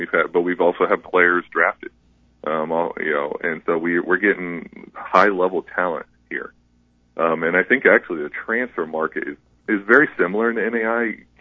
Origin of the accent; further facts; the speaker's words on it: Ohio, United States; So when I grew up, in Northeast Ohio, NAIA schools were looked down on very much.